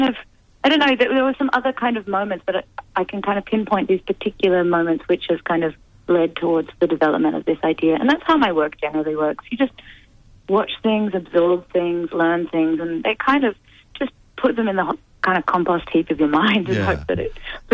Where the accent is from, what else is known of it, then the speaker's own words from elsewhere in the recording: Australia; also born or lived in United Kingdom; now in Berlin, Germany; I grew up in Australia. I've been living over in the UK in Berlin for the last 7 years.